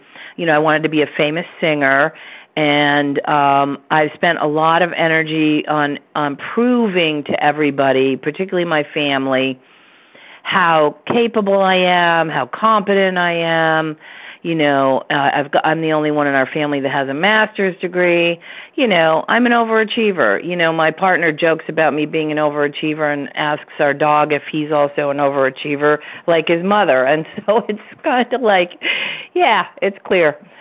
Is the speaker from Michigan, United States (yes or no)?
no; Vermont, United States; First of all, we're both from Vermont, so I make that an immediate connection.